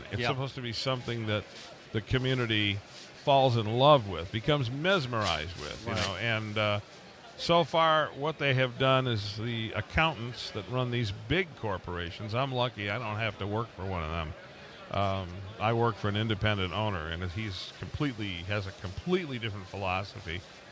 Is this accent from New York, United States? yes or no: no; Detroit, Michigan, United States; there was a citizens band community when I was growing up in the Detroit area